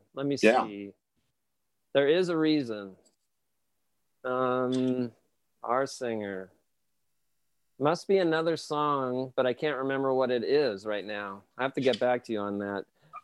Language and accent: English; Stockton, California, United States; but like, at least I'm from Stockton, you know